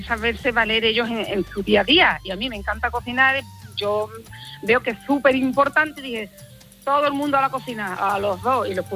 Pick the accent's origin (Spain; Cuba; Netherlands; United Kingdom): Spain; Seville, Andalusia; soy una autora sevillana que también escribo teatro.